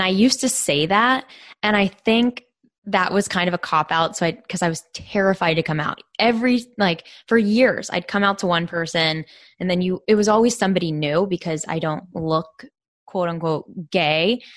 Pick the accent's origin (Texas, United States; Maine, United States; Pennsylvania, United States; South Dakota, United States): Pennsylvania, United States; Pittsburgh; now in Los Angeles, United States; I'm from Pittsburgh.